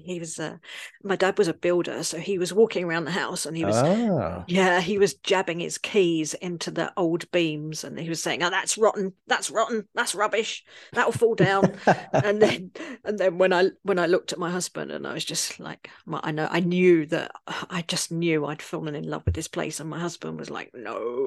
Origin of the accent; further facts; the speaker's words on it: London, United Kingdom; accent: Cockney; moved away as an adult; now in France; I'm from London, as you might tell from my accent. I'm a Cockney, like, you know, Mary Poppins style.